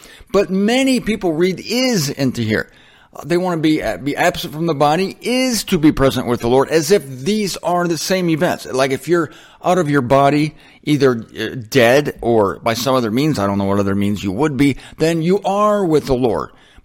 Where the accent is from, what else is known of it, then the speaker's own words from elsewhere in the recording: Canton, United States; now in Fort Lauderdale, United States; I want to be away from Fort Lauderdale. That's the hypothetical part. And be in my hometown of Canton.